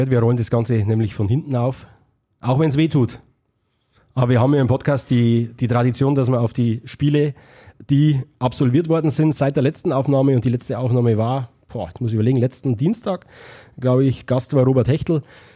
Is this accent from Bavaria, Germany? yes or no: yes; Bavaria, Germany; accent: Upper Franconian; ich bin in Oberfranken auf die Schulgänge an der Grenze aufgewachsen. Anscheinend kann ich es nicht ganz. Ich habe dort studiert, also ich kann es anscheinend nicht ganz leugnen.